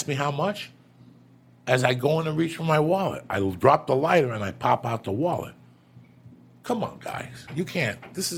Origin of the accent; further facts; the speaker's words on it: Boston, Massachusetts, United States; When you and I were growing up in Boston